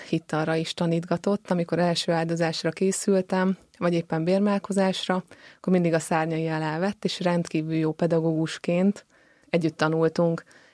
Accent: Nagyoroszi, Nógrád, Hungary; born or raised there

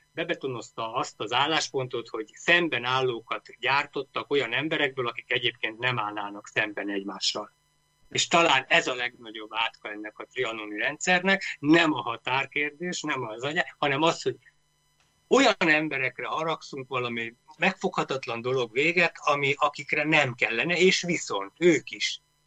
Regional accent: Hungary; Itthon nem tűnt ez föl nekem, hogy én magyar vagyok, mert olyan természetszerű dolog volt magyarnak lenni.

